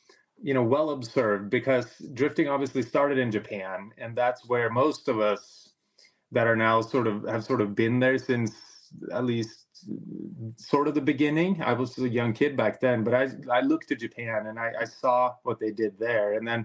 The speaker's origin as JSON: {"language": "English", "country": "Norway", "tie": "born or raised there", "said": "I grew up in Norway, the deep forests of Norway"}